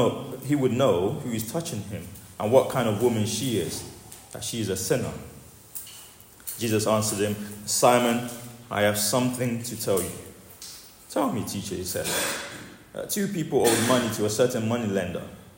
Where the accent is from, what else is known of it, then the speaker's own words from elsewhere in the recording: Nigeria; When I was a young boy growing up in Nigeria